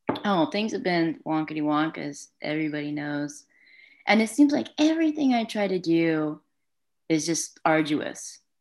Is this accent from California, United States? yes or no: yes; California, United States; I'm originally from the Bay Area. I spent my life in the Bay, and I just moved north last, actually it's been 2 years now, it's so crazy. But moving out here, you know, resources are a little bit different. I'm out in Northern California, you know, not in the urban areas.